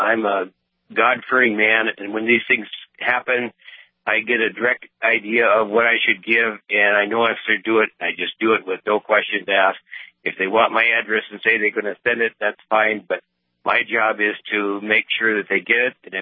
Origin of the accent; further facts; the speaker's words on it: Fort Yates, North Dakota, United States; now in Nebraska, United States; I'm actually from Fort Yates originally, and I've been in Ballantyne, Nebraska for the last 45 or 50 years since I graduated.